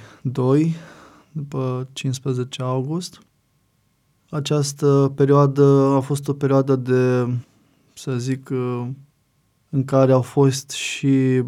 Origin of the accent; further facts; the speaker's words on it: Maglavit, Dolj, Romania; moved away as an adult; also born or lived in Craiova; now in Mehedinți, Romania; eu nefiind mehedințean de Baștin, am venit din Dolj, din comuna Maglavit. Mi-a fost greu la început un pic pentru acomodare